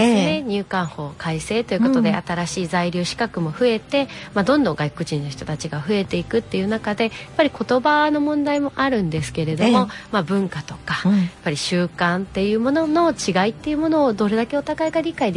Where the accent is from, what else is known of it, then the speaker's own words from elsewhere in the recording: Nagano, Japan; 私もともと出身が、まあ、長野県なんですけれども